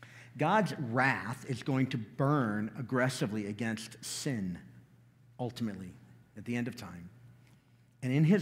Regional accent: Chicago, Illinois, United States; No, I'm from Chicago. I'm scrappy.

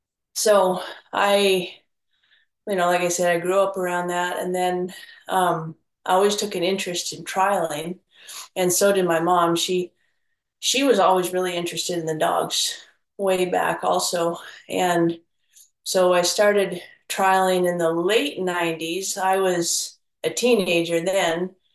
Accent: Nevada, United States; also born or lived in Oregon; Well, I was raised around livestock. I was born in Oregon, and then we moved down to Nevada, and my stepdad ran a pretty large ranch with sheep and cattle.

